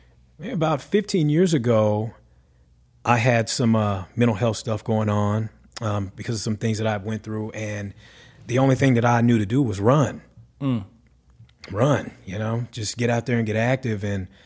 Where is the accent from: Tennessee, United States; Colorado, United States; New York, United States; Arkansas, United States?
Arkansas, United States; Of course, I'm from Arkansas, and everything is either deep fried or it's just smothered in grease and fat.